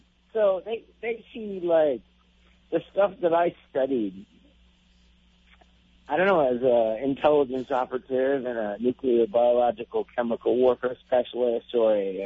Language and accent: English; Kauai, Hawaii, United States; it's cool to reconnect because Kauai is my hometown.